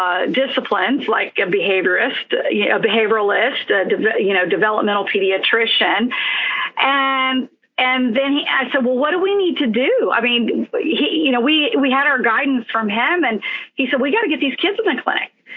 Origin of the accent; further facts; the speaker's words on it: Houston, Texas, United States; Actually, I'm from Texas, and Houston grew born and raised in Houston.